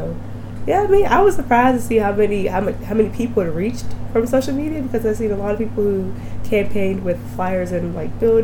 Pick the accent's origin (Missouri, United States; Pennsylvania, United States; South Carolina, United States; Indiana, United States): Pennsylvania, United States; Pittsburgh; I'm a psychology major with a minor in leadership. My hometown is Pittsburgh, Pennsylvania.